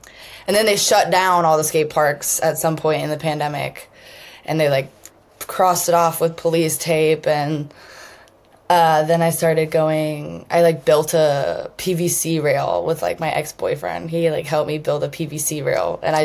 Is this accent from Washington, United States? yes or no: no; New Jersey, United States; moved away as an adult; also born or lived in New York; now in Asheville, United States; No, I was born in New Jersey and then like grew up in between New Jersey and New York. And then I've like been fucking all over the country since like I was 18.